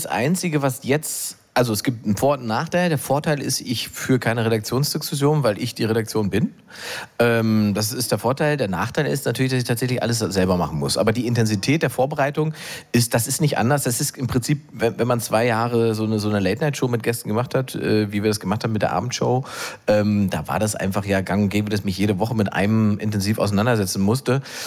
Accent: East Germany, Germany; Für mich als Ostdeutsche eine neue Situation.

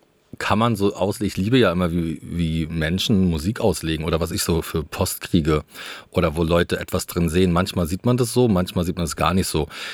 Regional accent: Rostock, Mecklenburg-Vorpommern, Germany; also born or lived in Berlin; now in Rügen, Germany; Also das ist so das Viertel, wo man hingeht als Rostocker.

